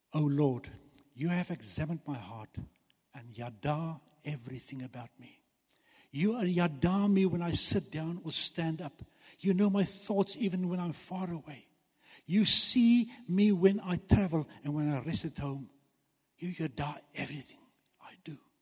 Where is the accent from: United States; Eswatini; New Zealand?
Eswatini; I grew up in Swaziland on a farm.